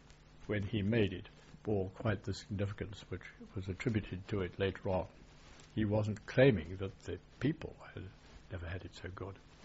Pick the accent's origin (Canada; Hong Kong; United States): Hong Kong; born there; I was born in Hong Kong. I suppose that makes me a southerner in a sense, but not in a British sense, although my family came from the south, most of them. But I did have a Rochdale grandmother